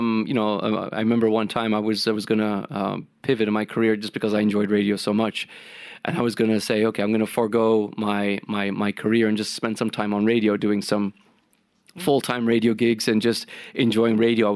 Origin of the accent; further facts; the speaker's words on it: Toronto, Ontario, Canada; growing up in Toronto to a Maltese parent. My dad has family there